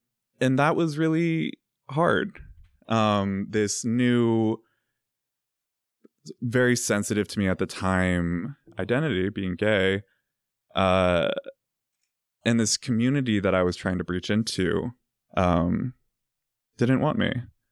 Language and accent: English; Virginia, United States; All right, so I'm from Virginia, raised by religious parents, and I went to this small, tiny Catholic school.